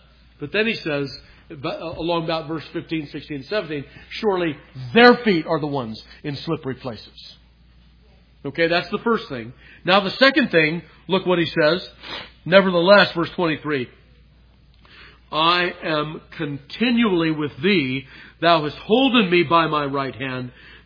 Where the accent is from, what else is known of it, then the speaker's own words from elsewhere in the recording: California, United States; I grew up in California. We'd go up to the Sierras, and we'd be driving those mountain roads.